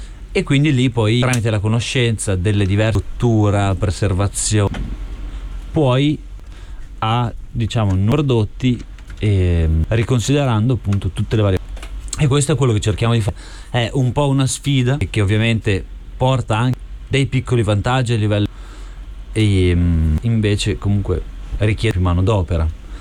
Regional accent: Bologna, Emilia-Romagna, Italy; io sono di Bologna

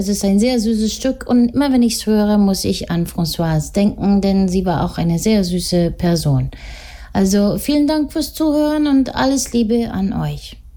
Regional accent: Italy; auf Italienisch, bin ja Italienerin

